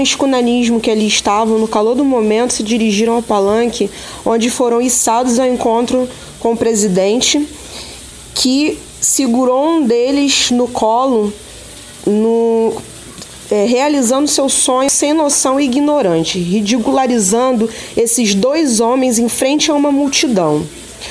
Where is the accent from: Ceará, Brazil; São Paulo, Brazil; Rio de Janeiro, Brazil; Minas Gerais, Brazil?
Rio de Janeiro, Brazil; Magé; sou de Magé, Rio de Janeiro, estudante de serviço social.